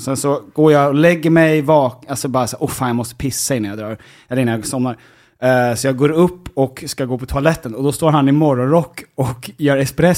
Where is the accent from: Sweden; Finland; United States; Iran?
Sweden; Stockholm County; Vi kommer från Danderyd och Bromma, så vi är båda i...